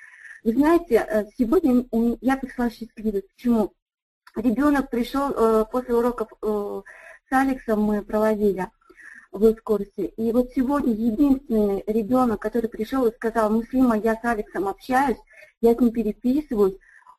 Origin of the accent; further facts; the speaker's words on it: Tajikistan; хочется для своего народа, я из Таджикистана, быть вкладом, сделать что-то больше.